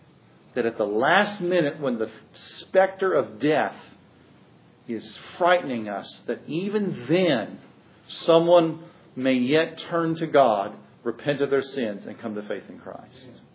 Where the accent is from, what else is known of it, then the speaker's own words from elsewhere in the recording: Kansas City, Missouri, United States; The church I grew up in Kansas City, when a baptismal service took place